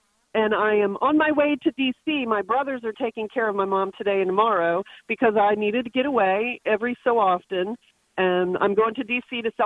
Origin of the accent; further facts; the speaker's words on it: Virginia Beach, Virginia, United States; So I'm from Virginia Beach, but I'm on my way to D.C.